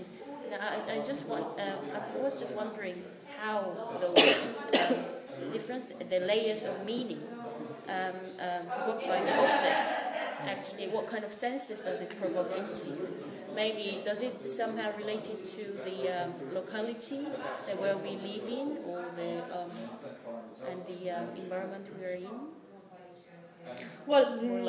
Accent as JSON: {"language": "English", "country": "South Korea", "first_language": "Korean", "second_language": "English", "said": "For me, if I start from myself, then because my native language is Korean, not English"}